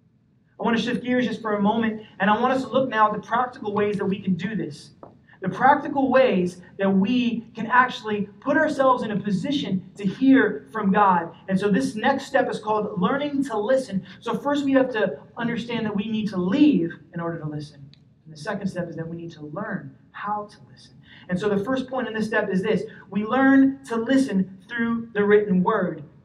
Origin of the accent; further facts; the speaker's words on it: New York City, New York, United States; Growing up in New York City, I learned that there is really no slow-paced lifestyle.